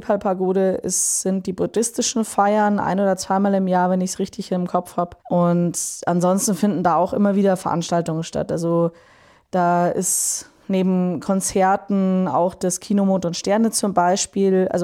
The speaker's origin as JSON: {"language": "German", "town": "Munich", "region": "Bavaria", "country": "Germany", "tie": "born or raised there", "said": "ich komme aus München, ich habe fast immer hier gewohnt"}